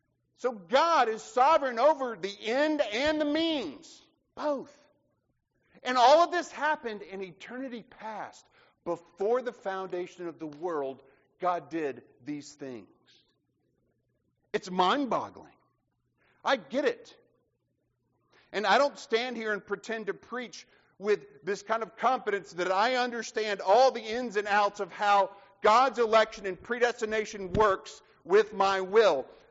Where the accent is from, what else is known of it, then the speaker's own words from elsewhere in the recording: the South, United States; I mean, I'm from the South, but I still am guessing.